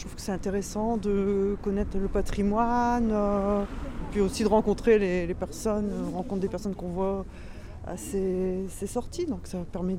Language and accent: French; Brebières, Hauts-de-France, France; Oui, moi, je suis originaire de Brebières. Hein. J'étais douaisienne entre deux.